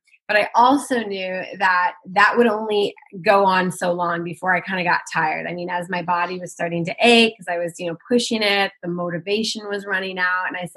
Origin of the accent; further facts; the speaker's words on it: Nebraska, United States; also born or lived in Germany; we ended up moving back from Germany, back into Nebraska, back in my hometown, ended up starting up a business, but I live in a smaller community, I guess, smaller-ish.